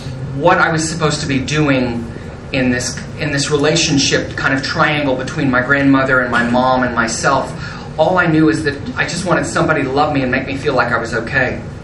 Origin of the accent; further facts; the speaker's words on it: San Antonio, Texas, United States; I grew up in San Antonio, and I grew up being bounced back and forth between my mother and my grandmother.